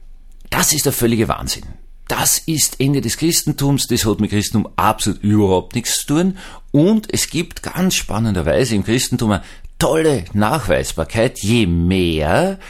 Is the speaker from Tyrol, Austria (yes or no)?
no; Vienna, Austria; Außerdem bin ich Wiener Protestant, das ist bürgerlicher Protestantismus